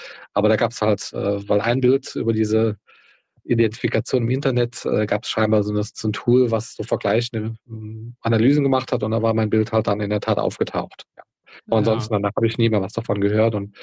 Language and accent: German; Rhineland-Palatinate, Germany; hier bei uns im Ort, in der Maifeld, wo ich aufgewachsen bin